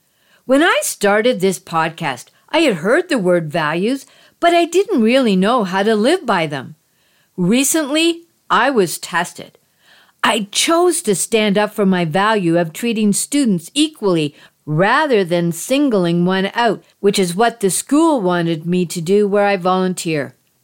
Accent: Canada; I'm Canadian.

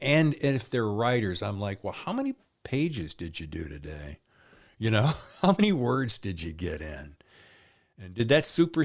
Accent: the South, United States; Yeah, you know, we grew up well in the South.

